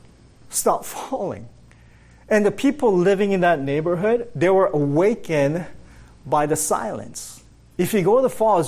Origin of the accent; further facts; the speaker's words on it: Toronto, Ontario, Canada; I'm actually from Toronto.